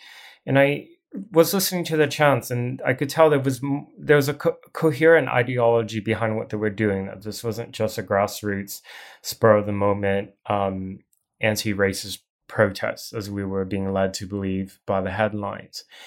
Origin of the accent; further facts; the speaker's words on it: Portland, United States; I grew up primarily in Portland.